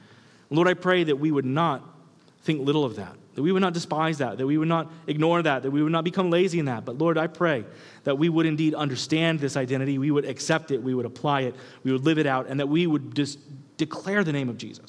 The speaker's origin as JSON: {"language": "English", "region": "Kansas", "country": "United States", "tie": "born or raised there", "said": "I grew up in Kansas. I don't know if you know anything about that place. It is flat. I mean, super flat."}